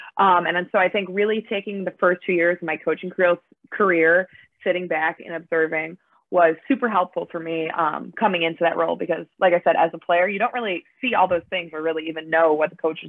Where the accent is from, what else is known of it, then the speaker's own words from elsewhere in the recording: Northbrook, Illinois, United States; I grew up in Northbrook, Illinois, played at Glenbrook North High School, and had a great career there.